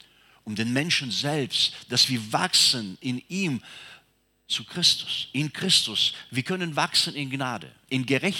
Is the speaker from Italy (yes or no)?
no; Siberia, Russia; Ich bin in Sibirien geboren und aufgewachsen.